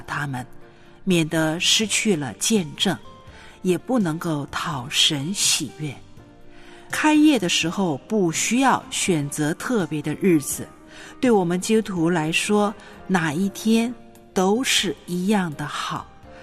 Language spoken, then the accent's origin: Chinese; China; 我们中国人呢，都有一个习惯，就是放鞭炮来庆祝